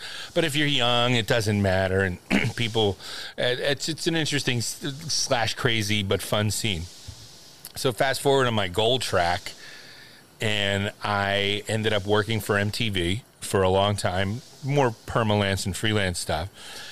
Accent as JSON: {"language": "English", "town": "Philadelphia", "region": "Pennsylvania", "country": "United States", "tie": "born or raised there", "said": "did I tell you guys I grew up around Philly?"}